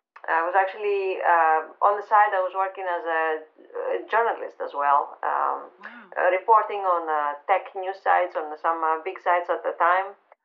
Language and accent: English; Athens, Attica, Greece; moved away as an adult; also born or lived in Germany / United Kingdom; now in United States; I was born in Athens, Greece, and grew up there until the age of about, I don't know, 24, I think, and then I moved I lived actually in Europe, in Germany, UK, worked in UK for a few years